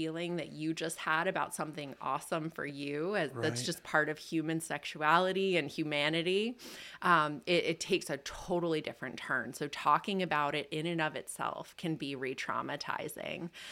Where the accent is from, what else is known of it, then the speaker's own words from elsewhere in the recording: Pennsylvania, United States; So I grew up in Lebanon County. I was born here.